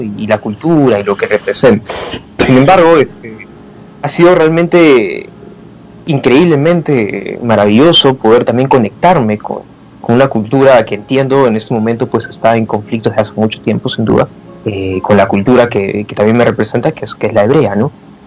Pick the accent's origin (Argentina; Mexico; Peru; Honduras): Peru; siendo peruano, identificándome con eso